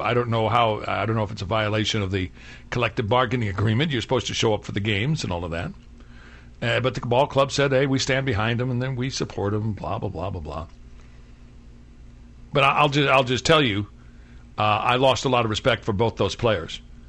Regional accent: Kansas City, Missouri, United States; Now, I grew up in Kansas City. And I followed the Kansas City Royals.

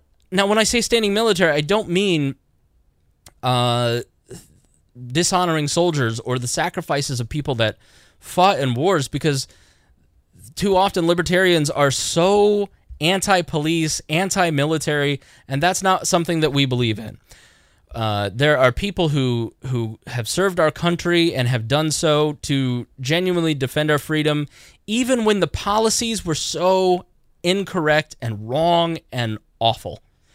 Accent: Indiana, United States; I'm from Southern Indiana. And if you know anybody from Southern Indiana, they're a pain in the fucking ass.

